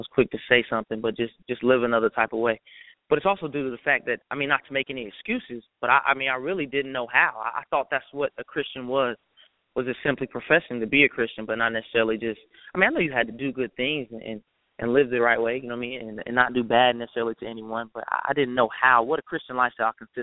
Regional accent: Clarksville, Tennessee, United States; I'm from Clarksville, Tennessee. I go to school in Lebanon, Tennessee.

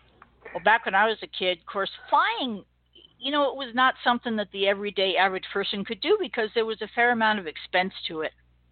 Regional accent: Long Island, New York, United States; Well, as a kid, I grew up out on Long Island in New York, and we were right in the flight path of Kennedy Airport.

